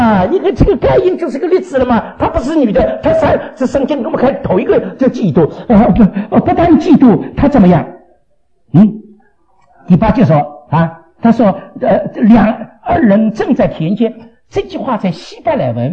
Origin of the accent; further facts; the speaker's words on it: China; 不过我们中国人更厉害，中国人说苏州人更厉害，你们哪些从苏州来对吧呀？我因为在苏州读过书，所以我晓得苏州人骂人叫杀千刀，真的，说你这个杀千刀的，我起都不大懂什么意思。